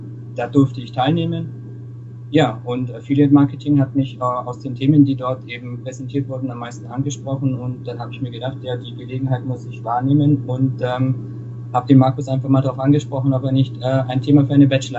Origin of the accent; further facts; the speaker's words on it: Augsburg, Bavaria, Germany; Ich bin 29 Jahre alt und komme ja gebürtig aus Augsburg und studiere auch an der FH hier in Augsburg